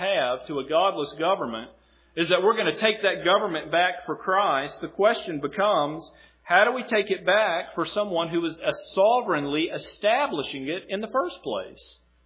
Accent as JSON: {"language": "English", "region": "North Carolina", "country": "United States", "tie": "born there", "also_born_or_lived": "Tennessee", "lives_now": "Ripley, United States", "said": "It's not up to chance that I was born in North Carolina, lived in Tennessee, made it to Ripley."}